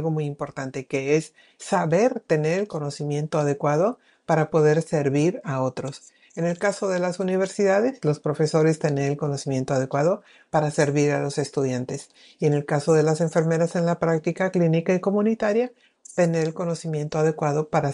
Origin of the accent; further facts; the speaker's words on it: Mexico; Entonces ahora estamos muy habituados a ello en la universidad, en mi país, en México.